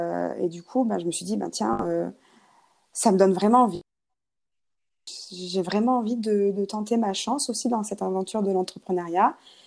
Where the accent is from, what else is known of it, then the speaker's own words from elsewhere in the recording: Clermont-Ferrand, Auvergne-Rhône-Alpes, France; now in Monterey, United States; moi, je suis native d'Auvergne et Clermont-Ferrand, au milieu des volcans. J'ai pas du tout grandi autour de belles plages californiennes comme on a aujourd'hui ici, à Monterey.